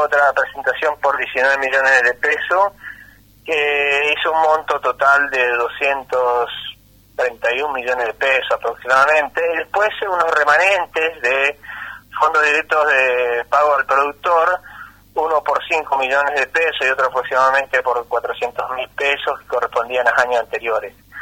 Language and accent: Spanish; Corrientes, Argentina; yo soy originariamente correntino, así tengo particular interés en que todas las economías regionales, pero en particular las de mi provincia